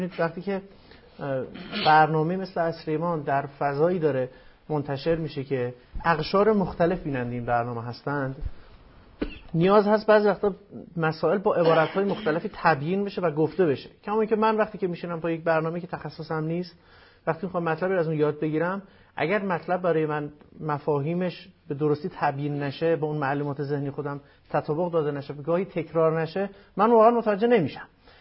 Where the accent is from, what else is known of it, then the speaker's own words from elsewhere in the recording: Hamadan, Iran; از همدانم.